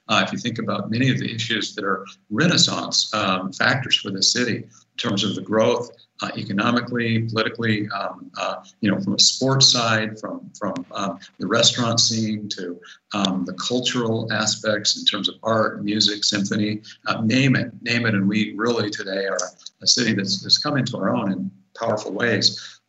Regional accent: West Coast, United States; now in Milwaukee, United States; You know, like you, I'm originally from the West Coast

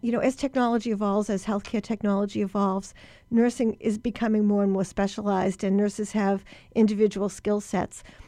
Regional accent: Boston, Massachusetts, United States; And I'm from Boston, and we had the first nursing school.

